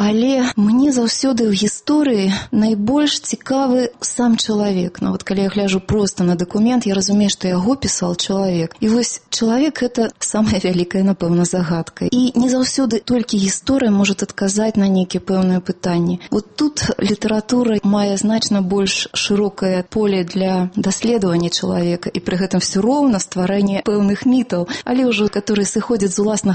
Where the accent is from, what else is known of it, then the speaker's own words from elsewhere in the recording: Minsk, Belarus; born there; я нарадзілася ў Менску